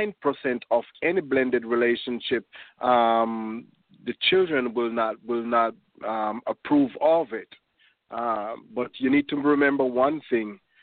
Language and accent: English; Jamaica; And like James, I am from a military background. You know, I'm a Jamaican. I'm as stern as they come.